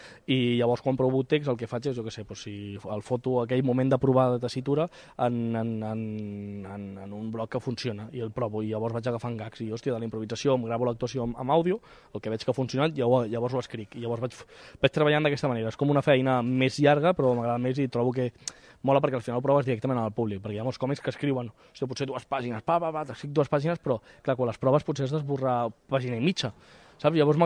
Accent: Cunit, Catalonia, Spain; vull dir, sóc de Cunit.

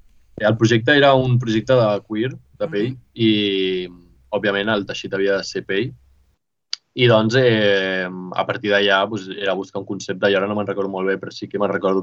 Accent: Cerdanyola del Vallès, Catalonia, Spain; soc de Cerdanyola del Vallès, tinc 22 anys

